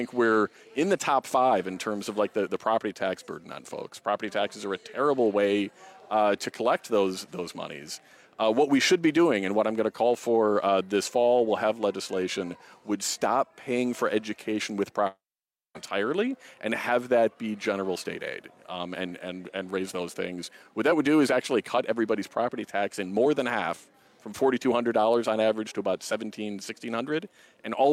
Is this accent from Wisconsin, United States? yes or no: yes; Milwaukee, Wisconsin, United States; I'm from Milwaukee, born and raised there.